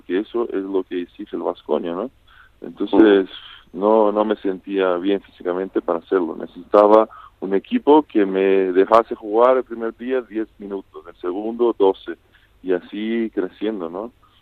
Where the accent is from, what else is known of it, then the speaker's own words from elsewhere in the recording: Vitoria-Gasteiz, Basque Country, Spain; Sí, crecí en Vitoria, aprendí todo lo que juego y sé, fue en Vitoria, ¿no?